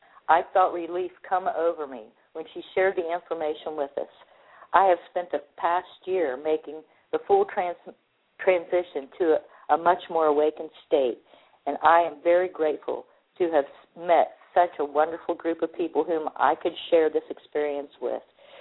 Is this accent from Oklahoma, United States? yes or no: yes; Oklahoma, United States; My sun sign is Aries, and I'm from Oklahoma.